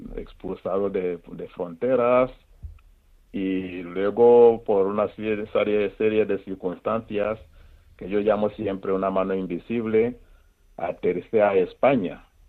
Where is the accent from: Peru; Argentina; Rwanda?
Rwanda; que yo soy de Ruanda, cómo llegué a vivir en los campamentos de refugiados siendo seminarista